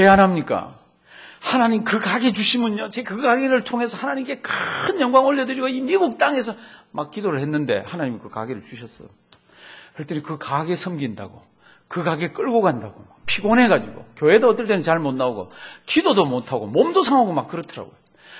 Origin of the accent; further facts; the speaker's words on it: South Korea; now in United States; 우리는 다 한국에서 온 사람이잖아요.